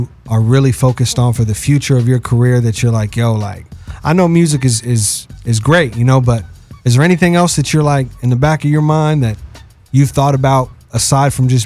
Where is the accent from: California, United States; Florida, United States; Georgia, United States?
California, United States; Los Angeles; Born and raised in LA.